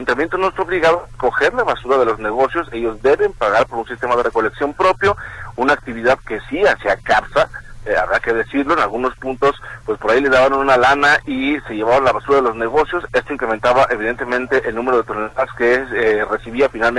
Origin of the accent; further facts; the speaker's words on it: Guadalajara, Jalisco, Mexico; Ahora mencionaba la alcaldesa, somos menos tapatíos y curiosamente generamos más basura.